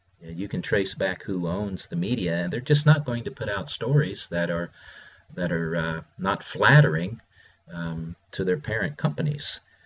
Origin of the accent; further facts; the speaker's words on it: Ohio, United States; Of course, John is a Republican from Ohio, my home state.